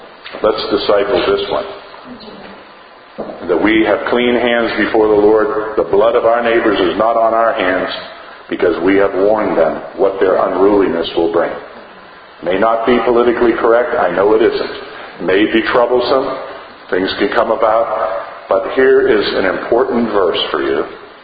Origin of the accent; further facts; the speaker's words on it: New Hampshire, United States; also born or lived in Massachusetts; I was born in Massachusetts. But remember, you're Christians, you still have to love me anyway. But I did spend part of my growing up in the seacoast of New Hampshire.